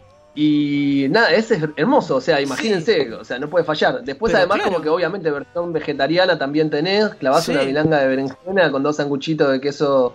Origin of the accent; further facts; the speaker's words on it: Del Viso, Buenos Aires Province, Argentina; yo crecí en Delviso, que es una ciudad que está como a 50 kilómetros de Capital Federal, que si bien es cerca, también fue una vida como muy distinta a la que llevás en Buenos Aires.